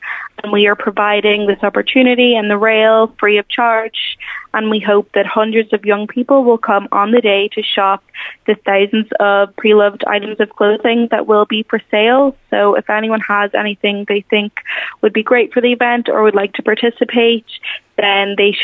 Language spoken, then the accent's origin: English; Carndonagh, Ulster, Ireland; I'm actually from Carndonagh myself.